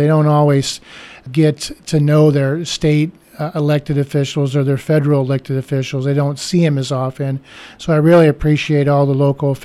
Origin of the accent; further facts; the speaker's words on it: Newton, Iowa, United States; now in Cedar Rapids, United States; when I grew up in Newton and went to school at Morningside College, eventually Cornell College, and graduated from Cornell College in Mount Vernon and eventually moved to Cedar Rapids full time.